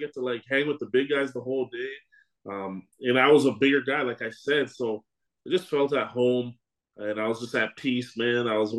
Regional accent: Ajax, Ontario, Canada; So I grew up in Ajax, Ontario, just outside of Toronto. Growing up in Canada, obviously the first thing you love is hockey.

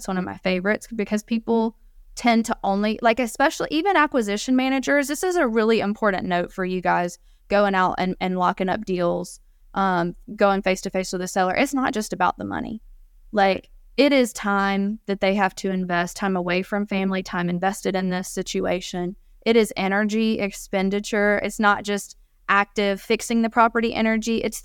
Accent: the South, United States; I'm from the South

